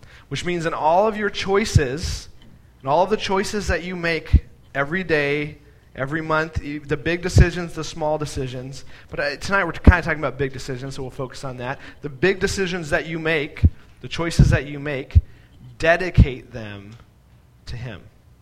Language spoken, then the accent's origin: English; Nevada, United States; I remember winding down a million roads as I was growing up in Nevada, going through mountains.